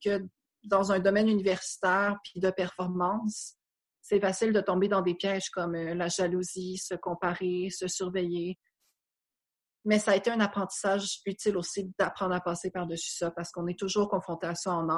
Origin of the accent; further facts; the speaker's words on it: Rimouski, Quebec, Canada; moved away as an adult; now in Montreal, Canada; Je suis née à Rimouski. J'ai vécu là environ 18 ans avant de déménager à Montréal pour étudier en littérature.